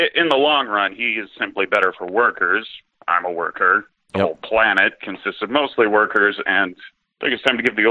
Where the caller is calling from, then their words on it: Nebraska, United States; from Nebraska.